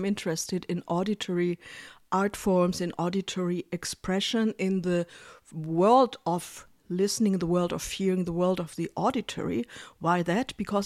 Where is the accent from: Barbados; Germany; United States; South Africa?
Germany; English is a second language; now in Berlin, Germany; Yes, I'm from Germany. I live in Berlin.